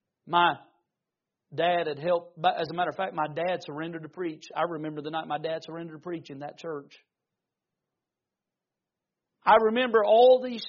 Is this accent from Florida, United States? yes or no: no; Siloam, North Carolina, United States; also born or lived in North Wilkesboro / Mount Airy; I was born in North Wilkesboro. We moved to Mount Airy. Some of you've heard of Mount Airy, where Andy Griffith and all that. We lived there, but there was about 30 minutes away from Mount Airy. There was a little town called Siloam, North Carolina.